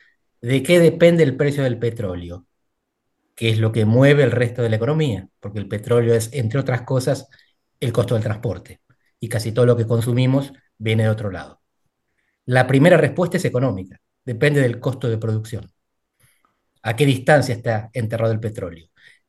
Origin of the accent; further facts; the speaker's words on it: Argentina; now in Portugal; Soy un politólogo argentino que vive en Portugal desde hace más de 20 años